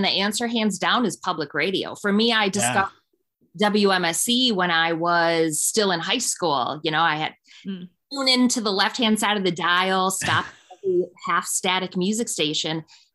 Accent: Milwaukee, Wisconsin, United States; You know, I grew up in Milwaukee and I've been a part of community radio since I was in my early 20s.

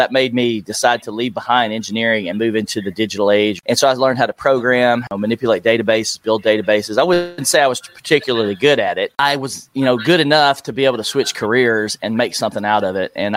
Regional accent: Nashville, Tennessee, United States; which I would love to see everybody in Nashville, Tennessee, my hometown, have a millionaire plan just like I did when I was 25.

